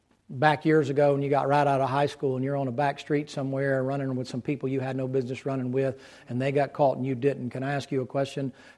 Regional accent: Atlanta, Georgia, United States; born there; But I was born in Atlanta. We live in a little city, a little town right outside of Atlanta.

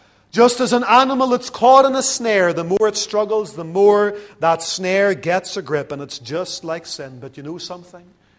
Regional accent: Lisburn, Northern Ireland, United Kingdom; Just finished a book last night about a man from Lisburn, my hometown.

